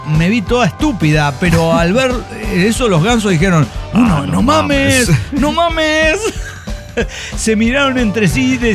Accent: Guasave, Sinaloa, Mexico; Desde Guasave, Sinaloa, estoy con Campanita. Campanita en Guasave, Sinaloa.

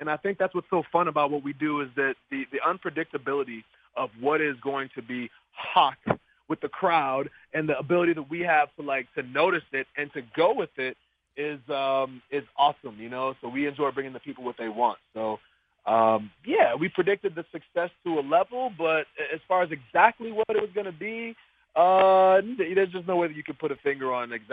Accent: Boston, Massachusetts, United States; it was actually in Boston, in my hometown

